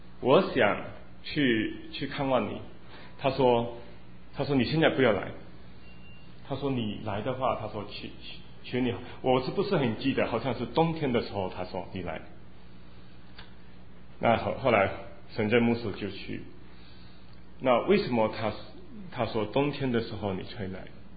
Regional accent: Malaysia; moved away; 我们怎么一路来神怎么带领我们就是从我们从马来西亚过来到现在为止

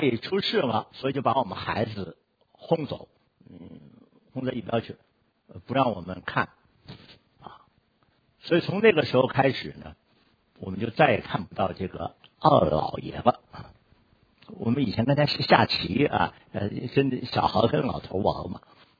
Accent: Beijing, China; moved away; 我记得我小的时候在北京，我离开北京以前从来没有听过耶稣这两个字

